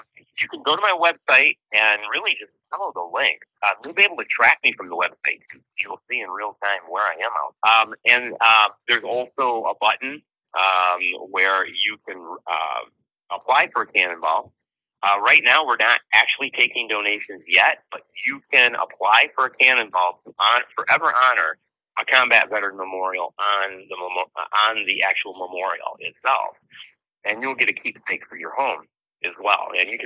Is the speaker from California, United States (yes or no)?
no; Byron Center, Michigan, United States; my hometown of Byron Center, Michigan, gave me my own day.